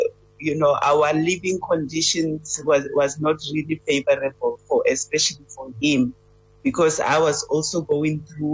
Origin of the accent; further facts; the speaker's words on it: Alexandria, Gauteng, South Africa; I grew up in Alexandria, so, you know, they call it Gomorrah. That's a very, it's a place where I grew up, the survival of the fittest there. I know how to be a young person growing in a township without, you know, without resources.